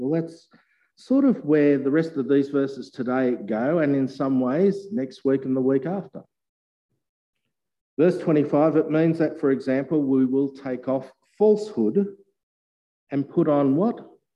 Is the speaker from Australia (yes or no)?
yes; Australia; As an Australian, I love wearing shorts.